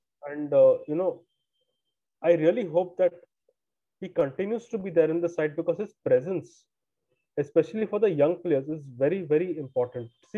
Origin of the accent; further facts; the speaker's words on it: Mumbai, Maharashtra, India; some people may say that, you know, I'm from Mumbai